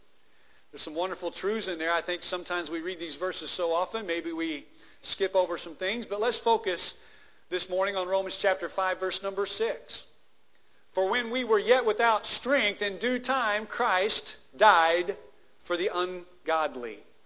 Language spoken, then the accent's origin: English; Lebanon, United States; I was proud to be from my hometown of Lebanon.